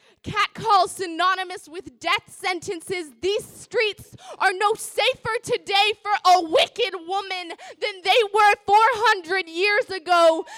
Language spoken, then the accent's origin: English; California, United States; I'm from the Bay Area. I'm 14 years old